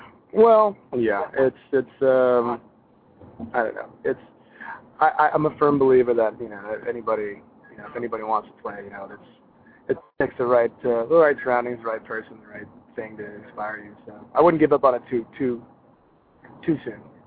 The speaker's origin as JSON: {"language": "English", "region": "Iowa", "country": "United States", "tie": "born or raised there", "said": "I grew up in Iowa. I grew up in Northeast Iowa. So next time I visit home, I'll make a trip to your talk show."}